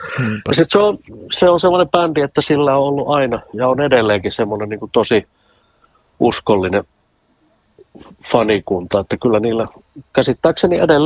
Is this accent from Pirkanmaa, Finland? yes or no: yes; Mänttä, Pirkanmaa, Finland; mähän olen itse maalta kotoisin, mähän olen Mäntästä, Pohjois-Hämeestä, en mä ole helsinkiläinen.